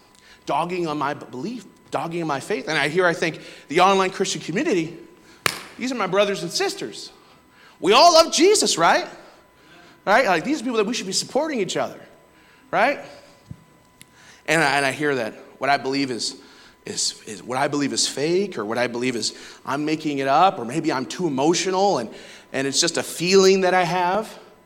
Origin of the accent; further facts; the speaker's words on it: Saltville, Virginia, United States; I connected with a cousin on Facebook, and we're from Saltville, Virginia.